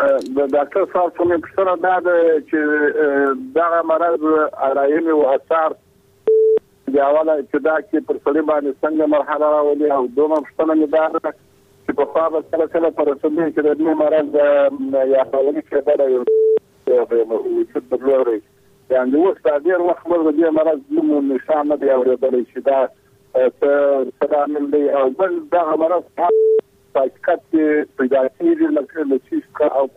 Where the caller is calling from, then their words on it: Helmand, Afghanistan; هلمند د ټلیفون په لیکه یم